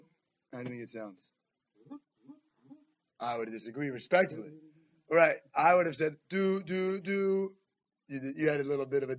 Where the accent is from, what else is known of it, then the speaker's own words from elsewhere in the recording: Jamaica Estates, New York, United States; You know, I grew up in Jamaica States, if I'm not mistaken